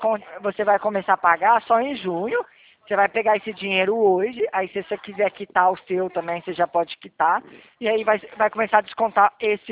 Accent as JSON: {"language": "Portuguese", "town": "Ribeirão Preto", "region": "São Paulo", "country": "Brazil", "said": "Eu sou de Ribeirão"}